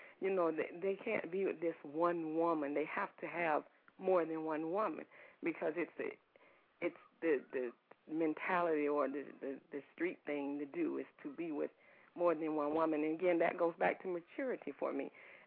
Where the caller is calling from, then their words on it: Fort Myers, Florida, United States; I'm calling from Fort Myers, Florida.